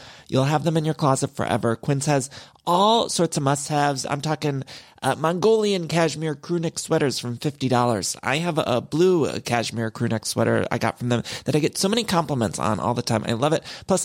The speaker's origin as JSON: {"language": "English", "region": "Ohio", "country": "United States", "said": "I'm from Ohio, and I'm not certainly not at an Ohio Shell seeing people wearing cowboy hats."}